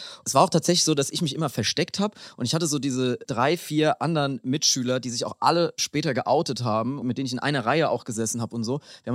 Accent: Bavaria, Germany; in Bayern, wo ich herkomme

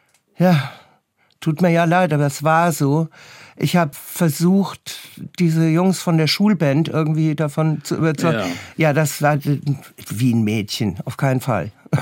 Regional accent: Hesse, Germany; ich bin ja aus Hessen, es gab halt Radio, normales Radio.

